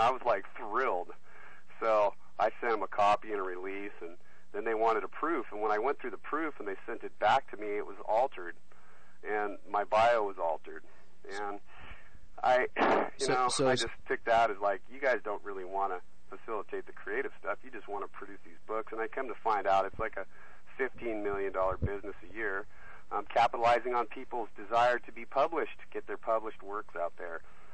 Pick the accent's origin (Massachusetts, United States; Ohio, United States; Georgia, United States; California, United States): California, United States; Huntington Beach; now in Ojai, United States; But I live in Ojai, and when I moved up here from Ventura County, from Huntington Beach, where I grew up and went through kindergarten through 12th grade, I got stationed at Point Magoo when I was in the Navy